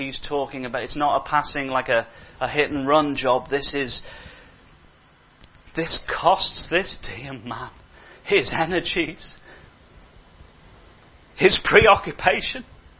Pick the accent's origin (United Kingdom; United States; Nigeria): United Kingdom; Sometimes we're very British.